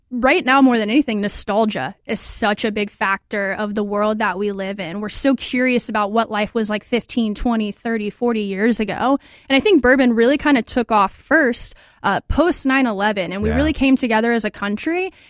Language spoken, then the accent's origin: English; Tennessee, United States; Growing up in Tennessee, I spent summers in Kentucky